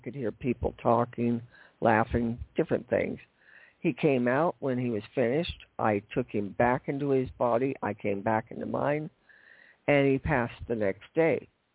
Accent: Los Angeles, California, United States; I grew up in Los Angeles, so I was there in 64 to see … I saw them 3 times they came to L.A.

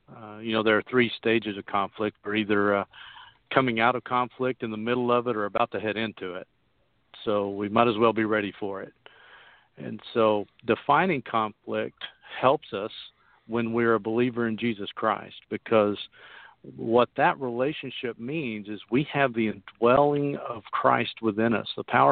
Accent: Oklahoma City, Oklahoma, United States; moved away as an adult; now in Texas, United States; I am originally from Oklahoma City. I don't tell too many Texans

